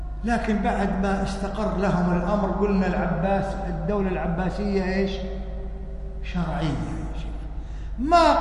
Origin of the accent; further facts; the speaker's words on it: Kuwait; فجماعتنا في الكويت